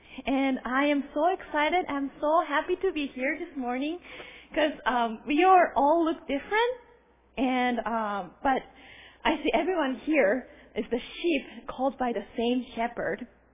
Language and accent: English; Japan; I was born and raised in Japan.